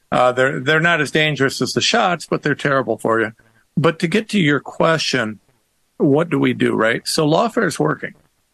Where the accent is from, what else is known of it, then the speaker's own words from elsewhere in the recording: Ohio, United States; I'm some guy from Ohio, so it took a while to develop my credibility.